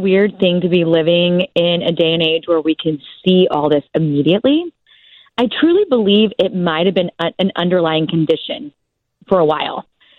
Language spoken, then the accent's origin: English; Oklahoma, United States; I mean, it's funny because I am from Oklahoma